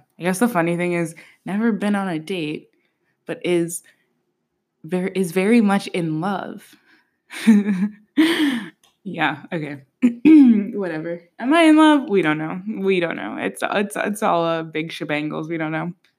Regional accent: Vienna, Austria; English is a second language; now in New York, United States; I'm from Vienna originally, living in New York now.

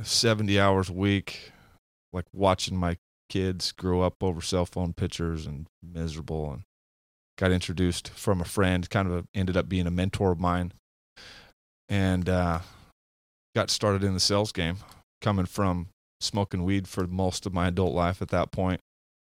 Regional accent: Utah, United States; moved away as an adult; Thought if I change the scenery and go out to Phoenix from Utah, go to Motorcycle Mechanics Institute, get away from some of it, that might help.

